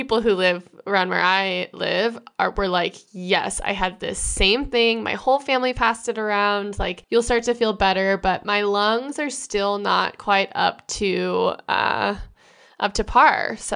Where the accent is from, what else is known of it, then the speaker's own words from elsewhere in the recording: Michigan, United States; She's from Michigan. She's from my home state, Kaylee.